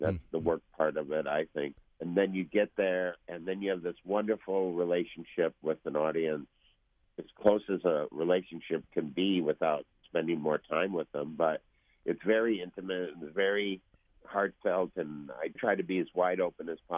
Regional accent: Midwest, United States; I'm really a Midwesterner at heart.

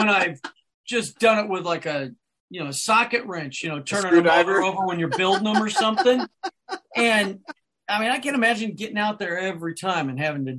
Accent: Scottsdale, Arizona, United States; And I remember my dad always had air conditioning because we grew up in Scottsdale

